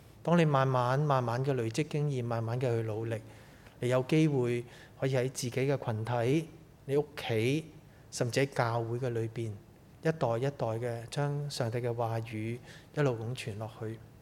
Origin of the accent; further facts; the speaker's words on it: Hong Kong; also born or lived in Toronto, Canada; 那时候我在加拿大的多伦多读大学一年班，在那时候呢我觉得我是一个中国人，我不再是一个香港人。